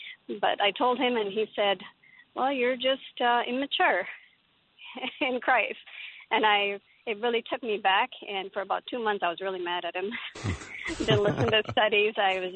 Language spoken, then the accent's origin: English; Pakistan; I grew up in Pakistan.